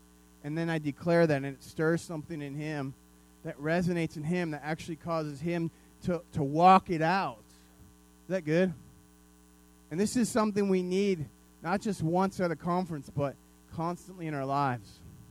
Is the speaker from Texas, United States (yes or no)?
yes; Dallas, Texas, United States; I'm not from here anymore. I'm not from Dallas anymore.